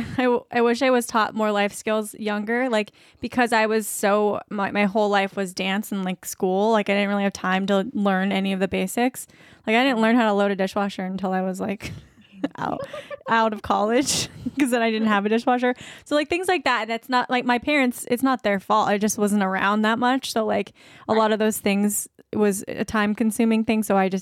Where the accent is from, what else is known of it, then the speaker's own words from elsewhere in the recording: Virginia Beach, Virginia, United States; now in Ohio, United States; but we live in Ohio now, and I'm from Virginia Beach, so like I've grew up by the ocean.